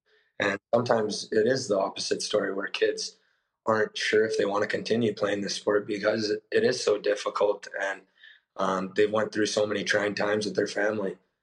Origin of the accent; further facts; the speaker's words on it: Saskatchewan, Canada; also born or lived in Calgary; being a minority in the prairies in Saskatchewan and then in Calgary, it wasn't easy growing up.